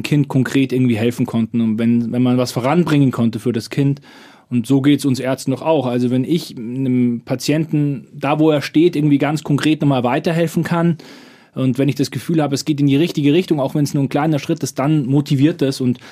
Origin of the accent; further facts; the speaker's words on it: Munich, Bavaria, Germany; Ich komme aus München